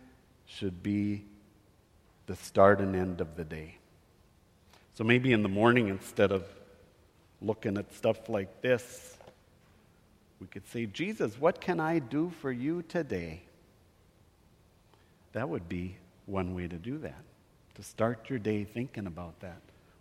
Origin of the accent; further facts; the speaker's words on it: Williston, North Dakota, United States; I grew up in Williston, North Dakota. My parents were both born and raised on farms south of Crosby. And so the northwestern part of the state is kind of my home.